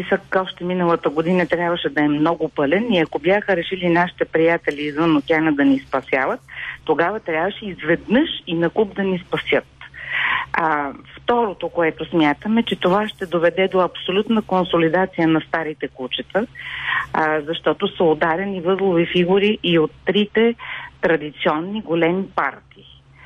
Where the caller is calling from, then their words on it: Sofia, Sofia City, Bulgaria; ми съм от София, редовен вас слушател и събеседник.